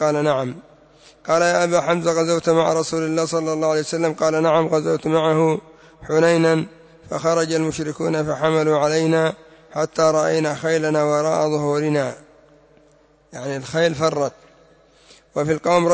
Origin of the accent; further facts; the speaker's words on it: Yemen; ويأتون بمثل الزامل سمع عندنا في اليمن بالزامل